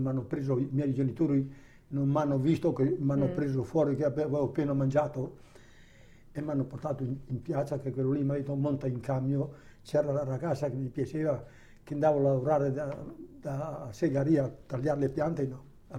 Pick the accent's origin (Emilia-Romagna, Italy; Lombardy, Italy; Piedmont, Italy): Piedmont, Italy; Turin; born there; quella che aveva suo figlio quando sono nato a Torino.